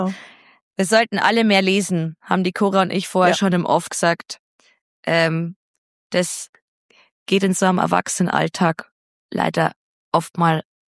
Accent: Bad Aibling, Bavaria, Germany; also der Keyboarder von den … ist quasi in meiner Heimatstadt verstorben.

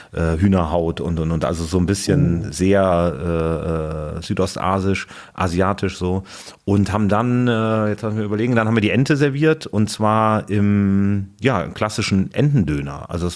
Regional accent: Cologne, North Rhine-Westphalia, Germany; born there; Ich als gebürtiger Kölner habe ja Spaß am Verkleiden.

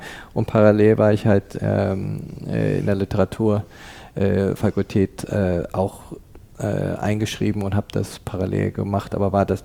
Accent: Canada; moved away as an adult; also born or lived in Cologne, Germany; ich bin 50 Jahre alt, bin in Deutschland, in Köln geboren und in Kanada aufgewachsen, ab dem Alter von 9 Jahren, habe also meine formativen Jahre in Kanada verbracht, bin mit Mitte 20 wieder zurück nach Europa gekommen, damals auch im Rheinländischen angefangen

